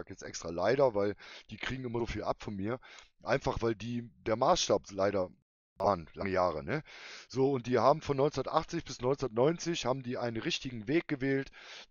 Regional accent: East Germany, Germany; ich bin in der DDR groß geworden, ich bin da aufgewachsen.

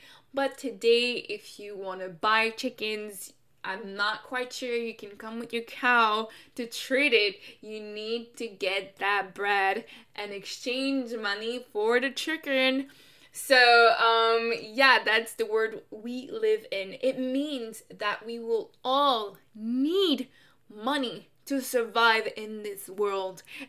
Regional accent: Canada; I just turned 25, so happy birthday to you. Thank you. And I am Canadian.

